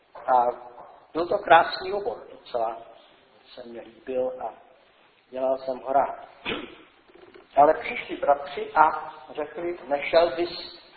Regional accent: Prague, Czechia; Já jsem tedy Pražák z Vinohrad.

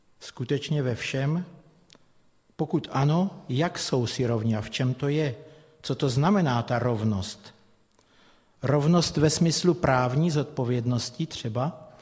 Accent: Brno, South Moravian Region, Czechia; kázající je z Moravy, protože já jsem z Brna, jsme z Brna

